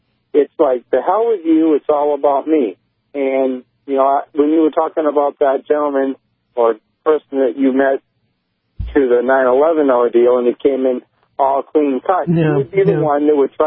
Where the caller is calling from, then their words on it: New Hampshire, United States; Listen, I'm calling from New Hampshire.